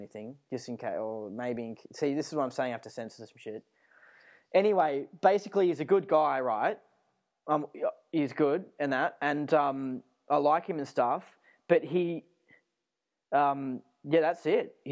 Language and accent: English; United States; accent: American; And so, yeah, like my trashy American accent.